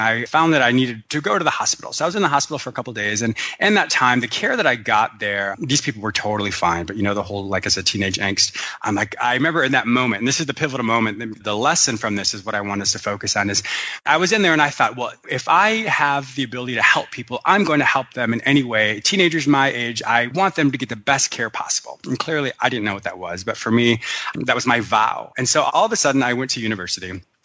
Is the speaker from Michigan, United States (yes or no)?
yes; Michigan, United States; born there; also born or lived in Ontario, California, United States; I was born in Michigan. My parents actually owned a fishing resort in rural Ontario.